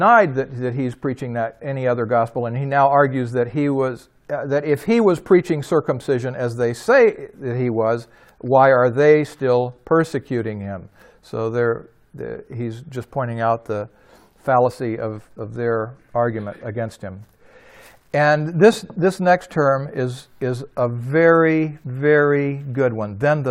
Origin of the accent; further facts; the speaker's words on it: the South, United States; I grew up in the South, so it was all in our.